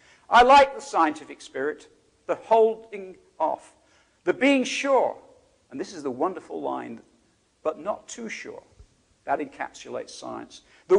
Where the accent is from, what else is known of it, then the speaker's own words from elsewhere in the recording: Lewes, South East England, United Kingdom; he lived in my hometown, Lewis.